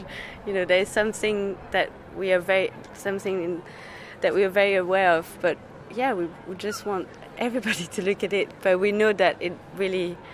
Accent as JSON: {"language": "English", "town": "Paris", "region": "Île-de-France", "country": "France", "said": "Yes, I'm from Paris, yes."}